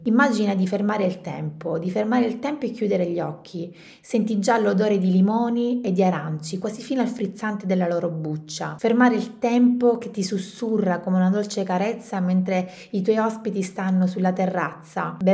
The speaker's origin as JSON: {"language": "Italian", "region": "Sicily", "country": "Italy", "said": "come wedding planner siciliana lontana da casa sento tantissimo la nostalgia della mia terra"}